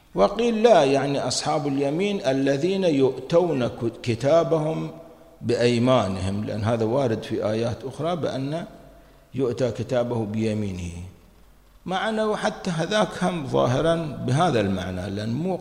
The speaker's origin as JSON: {"language": "Arabic", "country": "Kuwait", "said": "هذا الشجرة معروفة عندنا في الكويت معروف"}